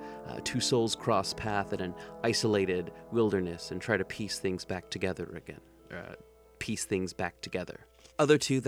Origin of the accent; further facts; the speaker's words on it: Portland, Oregon, United States; That was from this last weekend in Portland, Oregon, my hometown.